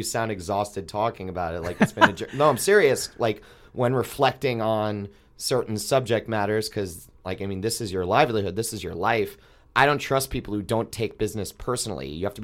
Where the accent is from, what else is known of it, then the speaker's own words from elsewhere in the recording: East Coast, United States; I'm from the East Coast. I know that I'm legally not supposed to, as a guy who was raised on the Yankees, but I love Boston.